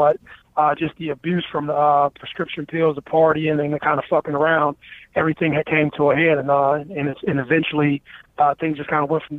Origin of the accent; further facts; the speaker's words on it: Youngstown, Ohio, United States; You know, I ran with guys in my neighborhood. I come from Youngstown.